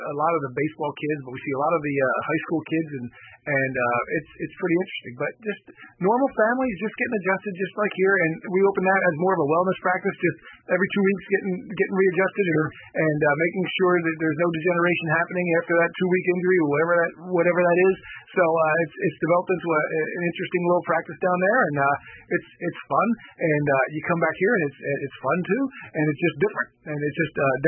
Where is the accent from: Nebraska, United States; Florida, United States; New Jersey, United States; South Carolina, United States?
New Jersey, United States; We swam a lot. Every summer.